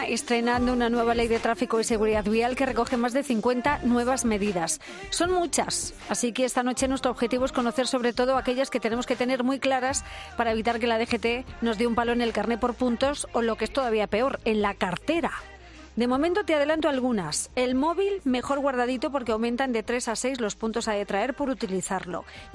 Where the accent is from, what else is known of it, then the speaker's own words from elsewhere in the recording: Castilla-La Mancha, Spain; yo en Castilla-La Mancha, en mi tierra, que las carreteras son tan largas y tan rectas